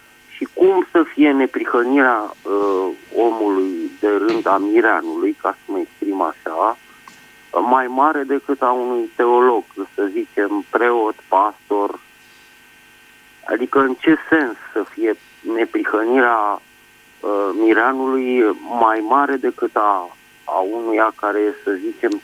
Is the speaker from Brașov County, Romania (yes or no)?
no; Bucharest, Romania; sunt din București.